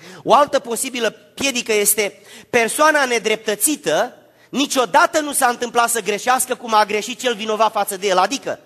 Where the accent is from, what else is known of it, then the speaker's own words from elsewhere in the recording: Bălănoaia, Giurgiu County, Romania; born there; m-am născut în Bălănoaia, că am trăit în Giurgiu